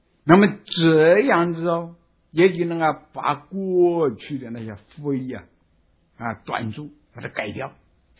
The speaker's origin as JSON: {"language": "Chinese", "country": "China", "said": "从我们中国人来说啊要讲究胎教，现在西方人如果讲这个有声学也是讲胎教，就我们中国人讲胎教啊那可啊了不起。"}